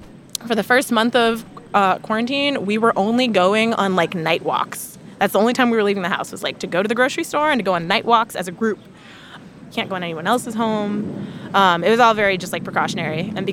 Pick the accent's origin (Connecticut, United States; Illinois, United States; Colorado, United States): Illinois, United States; Chicago; now in Washington, United States; I'm from Chicago. I live in D.C. I identify as queer. I'm Black.